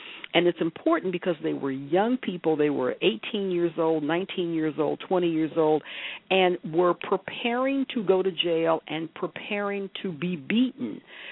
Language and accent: English; Detroit, Michigan, United States; I mean, I was from Detroit, so it was just a matter of catching the bus downtown with my uncle